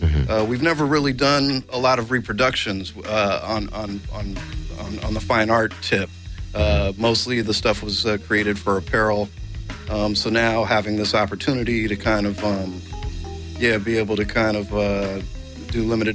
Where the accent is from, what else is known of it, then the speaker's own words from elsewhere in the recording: Los Angeles, California, United States; In L.A., kind of Hollywood area. Hung out at Fairfax, but didn't officially go there.